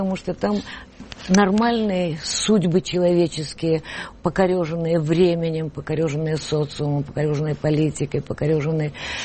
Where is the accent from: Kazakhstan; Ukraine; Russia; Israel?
Ukraine; Hlukhiv, Sumy Oblast; Я же из Сумской области, город Глухов. Это же на границе совсем.